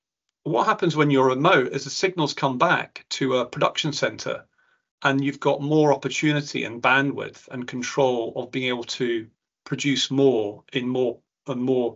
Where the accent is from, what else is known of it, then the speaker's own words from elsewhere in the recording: Scotland, United Kingdom; I'm Scottish as well